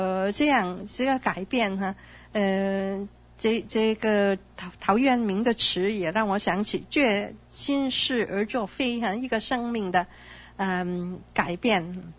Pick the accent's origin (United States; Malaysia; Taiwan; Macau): Macau; born there; 我是在澳门出生